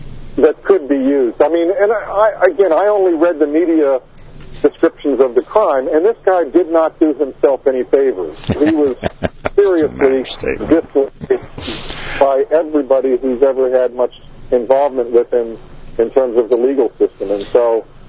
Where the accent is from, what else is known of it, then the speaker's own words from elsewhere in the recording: Washington, District of Columbia, United States; moved away as an adult; also born or lived in Ohio; I came down here from Ohio. I'm originally from Washington, D.C., did my graduate work at the University of Maryland.